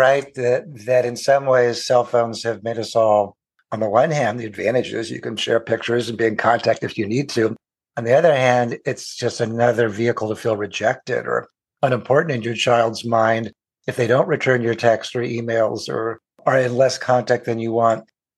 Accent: Ohio, United States; now in California, United States; Like when I moved out to California from Ohio, occasionally my mother would call me and go, "Oh, Mr. Fancy Dancy psychologist, you're too busy to call your poor mother in Ohio."

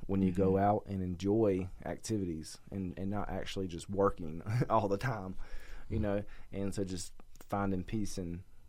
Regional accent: North Carolina, United States; because I'm from North Carolina at the, you know, closer to the beach.

